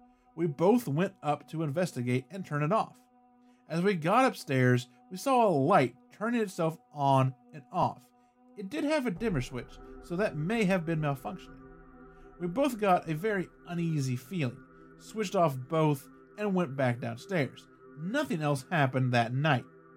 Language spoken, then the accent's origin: English; Australia; I'm Australian.